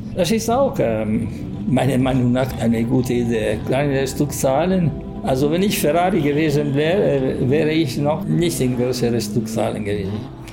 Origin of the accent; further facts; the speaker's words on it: Modena, Emilia-Romagna, Italy; born there; German is a second language; ich bin in Modena geboren, 20 Kilometer von hier. Am 3. Oktober 1942.